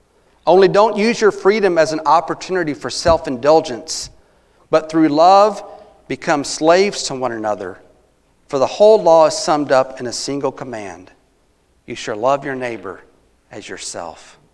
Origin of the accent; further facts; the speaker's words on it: United States; I mean, as an American, if we don't demand our rights